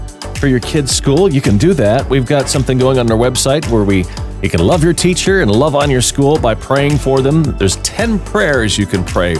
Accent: Seattle, Washington, United States; Now, maybe the big difference is I grew up in Seattle. They were dropping me off at college in Arkansas.

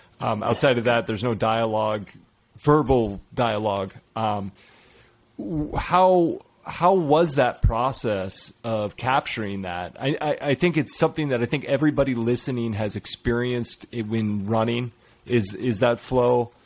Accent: East Coast, United States; now in Brazil; I grew up on the East Coast in the US, and it was, I think I was 25 the first time I was in Colorado, or even older.

